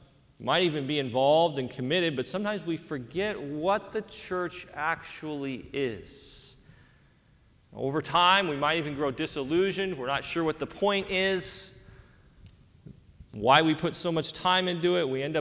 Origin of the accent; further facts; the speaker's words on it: Grass Valley, California, United States; And I know that they had this building, and this is the actual one from my hometown, Grass Valley.